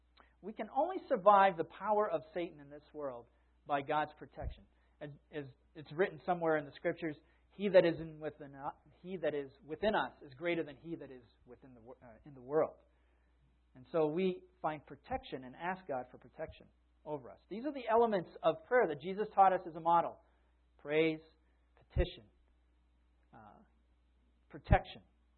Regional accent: Massachusetts, United States; this is my home state in Massachusetts that this happened.

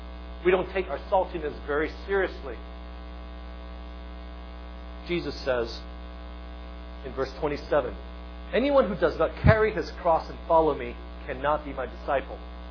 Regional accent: Hong Kong; I remember when I was growing up in Hong Kong, it was a very humid place

